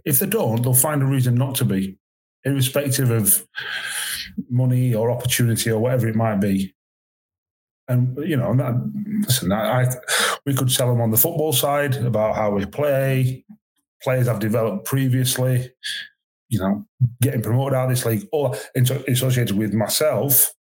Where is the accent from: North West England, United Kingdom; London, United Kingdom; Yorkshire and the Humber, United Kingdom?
Yorkshire and the Humber, United Kingdom; Rotherham; moved away; I come from Rotherham. Rotherham is very similar to Grimsby